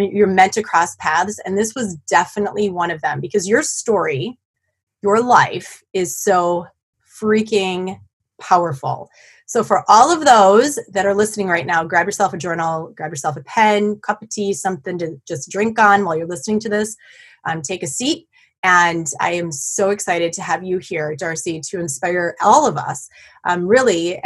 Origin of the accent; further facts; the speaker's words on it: Black Earth, Wisconsin, United States; So Darcy is living currently in Madison, Wisconsin, which as you all know is near my hometown of Black Earth.